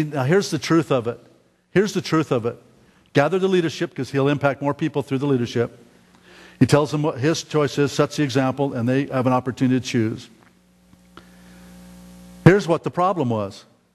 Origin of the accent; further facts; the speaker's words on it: Chicago, Illinois, United States; I'm from Chicago, you know